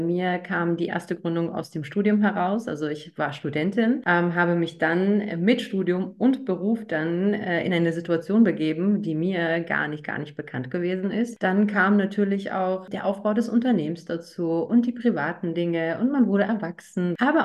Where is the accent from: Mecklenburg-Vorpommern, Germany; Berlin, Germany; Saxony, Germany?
Berlin, Germany; Ich bin gebürtige Berlinerin.